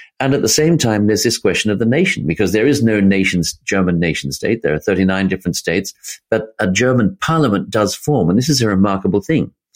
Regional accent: Sydney, New South Wales, Australia; down in Australia, where I come from. I come from Sydney, and it's still going strong

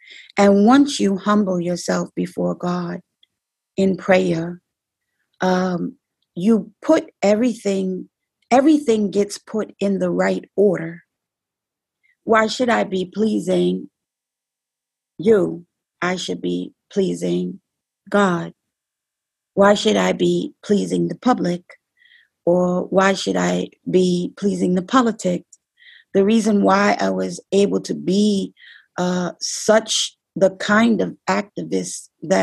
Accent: New York City, New York, United States; my father is a janitor who works in a strip mall in the Bronx. I'm from the Bronx. I'm not from Brooklyn.

